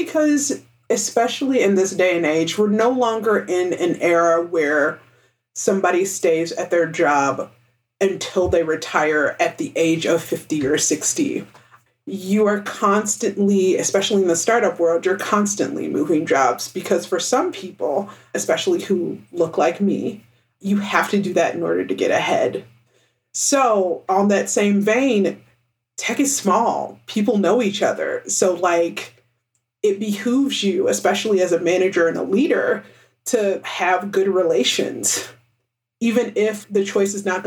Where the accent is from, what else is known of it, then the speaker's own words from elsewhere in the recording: Kentucky, United States; I come from Kentucky, which, like many states, I came from a city, but I was also surrounded by rural communities, and I grew up around, have friends from rural areas.